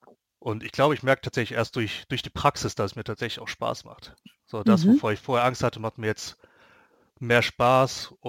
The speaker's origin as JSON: {"language": "German", "town": "Dormagen", "region": "North Rhine-Westphalia", "country": "Germany", "tie": "born or raised there", "said": "Ich habe jetzt das riesige Glück, dass ich hier in meiner Heimatstadt in Dormagen sehr gute Kontakte hatte"}